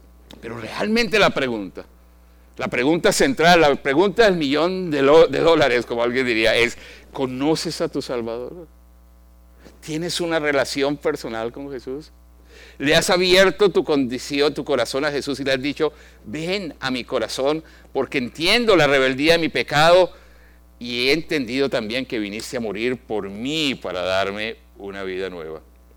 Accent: Colombia; Yo estudiaba en la Universidad de los Andes, en mi país, en Colombia

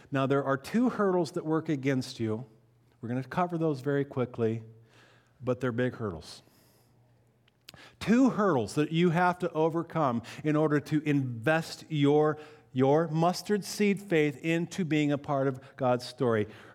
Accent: Winthrop, Washington, United States; I grew up in Winthrop, Washington. And after the ditches were turned off and the fall rolled into winter, we had snow forever.

